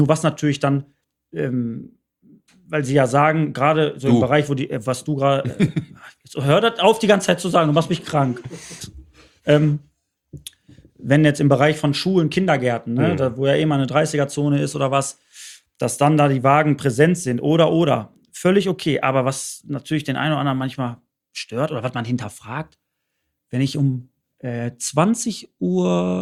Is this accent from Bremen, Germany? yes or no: no; Bottrop, North Rhine-Westphalia, Germany; Ich bin in Bottrop groß geworden